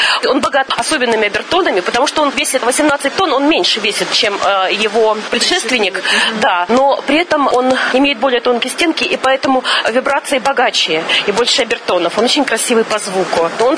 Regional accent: Saint Petersburg, Russia; Из Санкт-Петербурга.

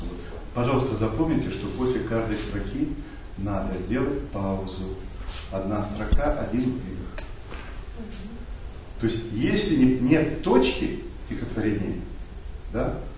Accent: Berezniki, Perm Krai, Russia; Я из Пермского края.

